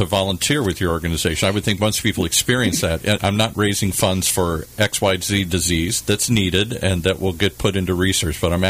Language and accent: English; Midwest, United States; now in California, United States; but I'm still a Midwesterner at heart here, and I come out to California, everybody wants to hug you all the time.